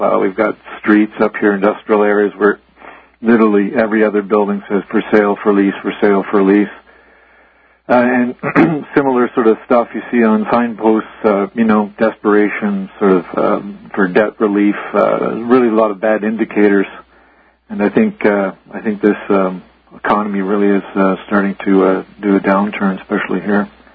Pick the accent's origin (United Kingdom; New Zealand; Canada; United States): Canada; I'm kind of anxious as a Canadian.